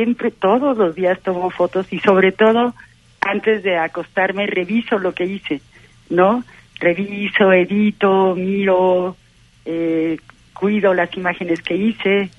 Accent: Mexico; now in Querétaro, Mexico; soy de México, llegué a Querétaro hace cerca de 30 años, Querétaro me recibió muy bien

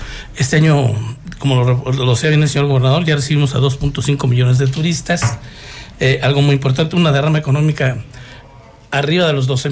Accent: Querétaro, Mexico; Soy queretano, pero ya tengo casi 18 años viviendo en Corregidora, más.

